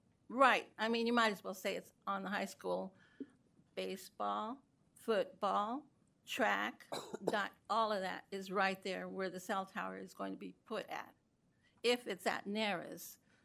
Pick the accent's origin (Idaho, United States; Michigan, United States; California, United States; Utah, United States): Utah, United States; Layton; also born or lived in Singapore; I grew up in Layton. I was raised on the street that I'm living at now. I moved away. I lived in a very densely populated city overseas, Singapore.